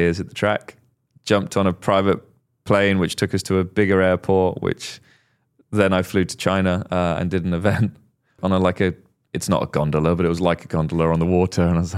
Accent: United Kingdom; we're British

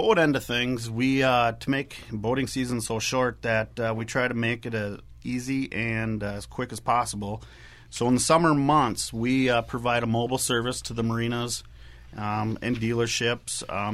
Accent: Stillwater, Minnesota, United States; now in Somerset, United States; I'm from Stillwater, locally. I've grew up here my whole life and haven't left too far. I have moved to Somerset, Wisconsin

